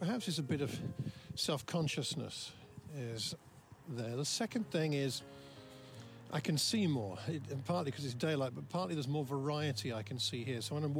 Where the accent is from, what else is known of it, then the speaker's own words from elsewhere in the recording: Croxley Green, East of England, United Kingdom; I'm walking through my hometown of Croxley Green here.